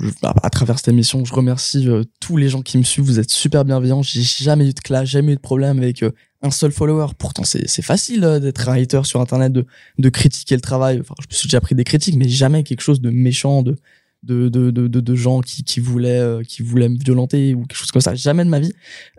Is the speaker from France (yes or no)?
yes; Lyon, Auvergne-Rhône-Alpes, France; je suis même de Lyon et du coup, je sais pas vraiment ce que les gens peuvent penser en vrai